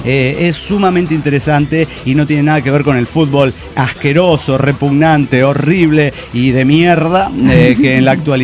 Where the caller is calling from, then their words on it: Cochabamba, Bolivia; de Cochabamba, Bolivia.